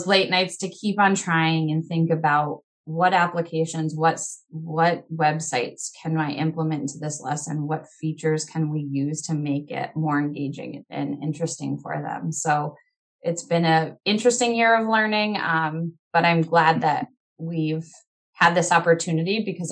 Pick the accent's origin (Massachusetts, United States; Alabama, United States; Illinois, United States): Massachusetts, United States; also born or lived in Colorado; Colorado where I taught fifth grade and back to Massachusetts. So I've made my rounds, but back in my home state, I'm excited to be teaching